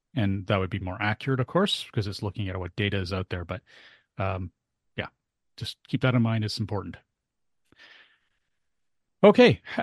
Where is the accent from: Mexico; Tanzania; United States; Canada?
Canada; We're Canadian. We always have to put it last.